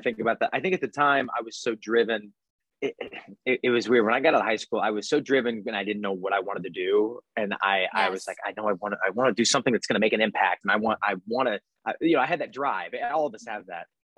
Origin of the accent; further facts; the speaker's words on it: Midwest, United States; growing up in the Midwest.